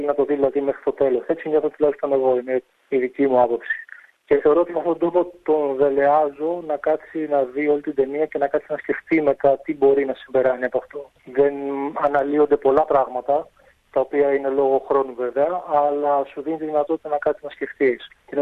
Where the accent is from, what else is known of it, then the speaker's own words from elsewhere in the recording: Patras, Western Greece, Greece; born there; Γεννήθηκα στην Ελλάδα και συγκεκριμένα στην πόλη Πάτρα. Είμαι 24 χρονών.